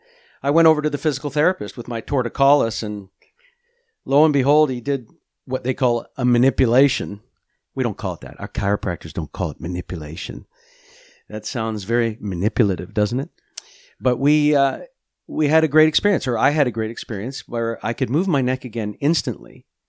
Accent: Canada; now in United States; I started in Canada. I'm Canadian. Came down. I had relatives in the States here in California that used to visit Winnipeg

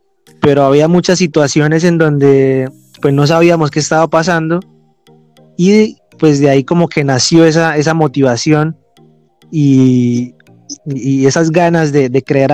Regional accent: Bucaramanga, Santander, Colombia; Soy egresado de la Universidad Autónoma de Bucaramanga, soy de Bucaramanga.

